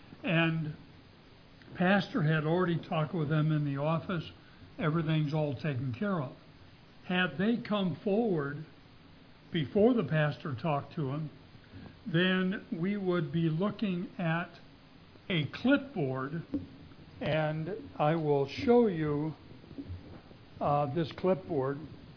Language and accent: English; Phoenix, Arizona, United States; You know, I was raised in Phoenix.